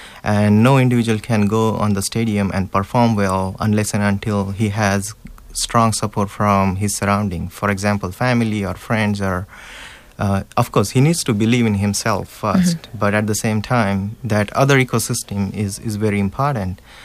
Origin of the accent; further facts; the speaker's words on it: Nevasa, Maharashtra, India; English is a second language; now in United States; my journey started at a small town called Nevasa, which is in Ahmednagar district in India.